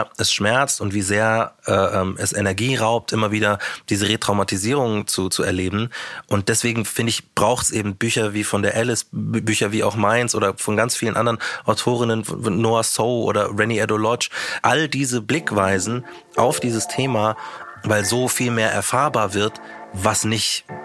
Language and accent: German; Munich, Bavaria, Germany; Also ich bin ja Münchner und ich war früher DJ.